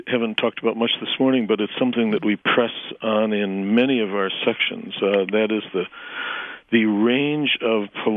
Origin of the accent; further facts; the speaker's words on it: Chicago, Illinois, United States; As a kid growing up in Chicago, I probably never ventured south of Bloomington or of Springfield, except to get to St. Louis.